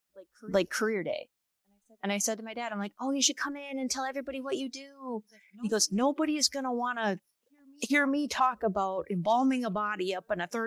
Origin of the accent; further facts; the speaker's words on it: Wisconsin, United States; also born or lived in Minnesota; Wisconsin.